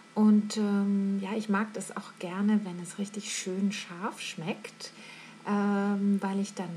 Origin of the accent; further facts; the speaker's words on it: Frankfurt, Hesse, Germany; Ich komme aus Frankfurt und da gibt es eine Spezialität